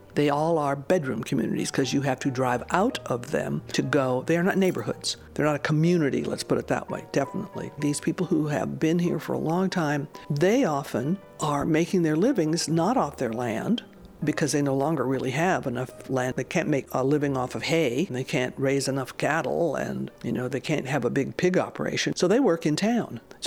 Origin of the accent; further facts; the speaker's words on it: United States; Well, certainly I'm an American, so I've been exposed to all that stuff too.